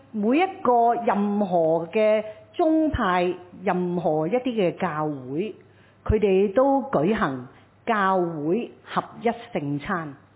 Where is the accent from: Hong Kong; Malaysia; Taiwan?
Hong Kong; 就好像我们今日我们香港人，我们都为到我们这个城市，我们有时都会感到很难过很无奈一样。